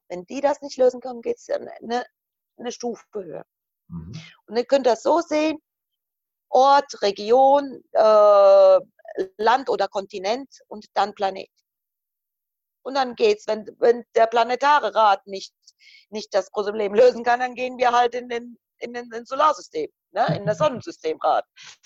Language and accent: German; Croatia; German is a second language; now in Germany; Ich bin jemand, der noch tatsächlich im Kommunismus gelebt hat. Ich bin Kroatin. Ich habe damals meine Kindheit und Jugend in Kroatien verbracht.